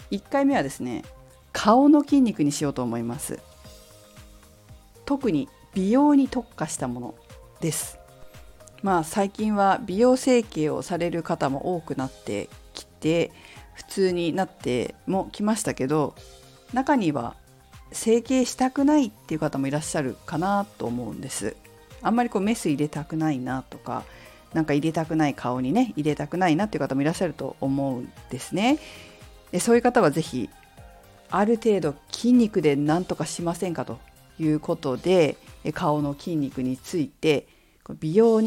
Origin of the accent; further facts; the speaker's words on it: Fukushima, Japan; 私もね、もともと福島出身で、それこそ取りたての野菜を食べて育ってきたものですから